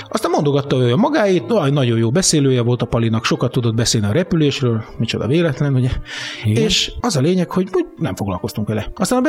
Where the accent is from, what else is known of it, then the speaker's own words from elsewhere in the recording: Mohács, Baranya, Hungary; also born or lived in Pécs, Hungary; Pécsen én baranyai születésű gyermek vagyok. Mohácson születtem, ott is jártam egy évig gimnáziumban, csak elköltöztünk Pécsre.